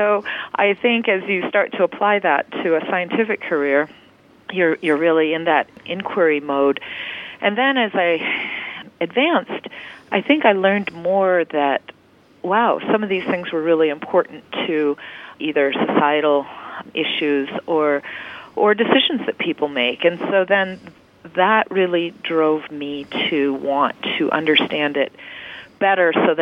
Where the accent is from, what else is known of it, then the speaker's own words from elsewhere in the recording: Pacific Northwest, United States; I grew up in the Pacific Northwest, always near the water.